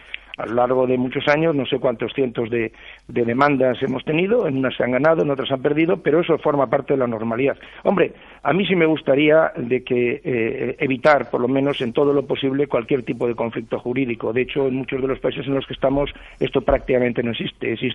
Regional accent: Bilbao, Basque Country, Spain; No, los de Bilbao nacemos donde quere

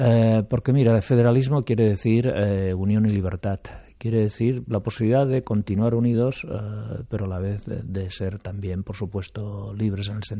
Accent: Catalonia, Spain; yo soy profundamente catalanista, socialista, federalista, pero también soy español.

